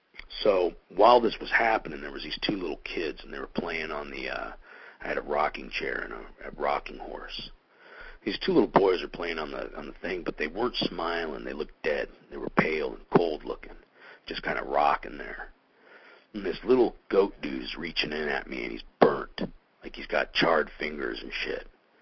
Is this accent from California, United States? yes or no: yes; Berkeley, California, United States; born there; My parents were, from Berkeley area. I was born in Berkeley.